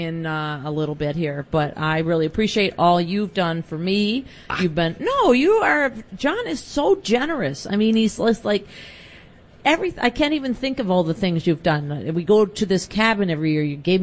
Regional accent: Minneapolis, Minnesota, United States; I grew up about a stone's throw from here. My mom still lives in the house that I grew up in Prospect Park in southeast Minneapolis.

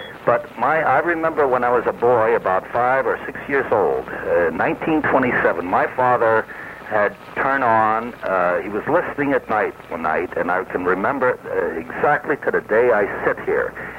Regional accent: Brooklyn, New York, United States; born there; I was born in Brooklyn

